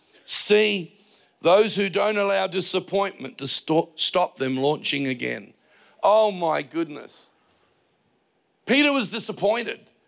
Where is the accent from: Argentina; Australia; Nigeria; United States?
Australia; Payneham, South Australia; I wouldn't have chosen me. I'm a wog from Paynham.